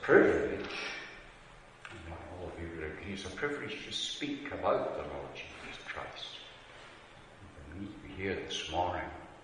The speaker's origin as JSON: {"language": "English", "town": "Paisley", "region": "Scotland", "country": "United Kingdom", "tie": "born or raised there", "said": "God was using in my hometown of Paisley one or two good churches and the Scripture Union and Crusaders."}